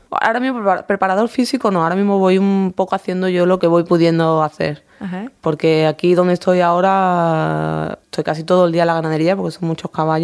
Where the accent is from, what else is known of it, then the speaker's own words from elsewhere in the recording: Seville, Andalusia, Spain; yo vengo de Sevilla, soy de Sevilla.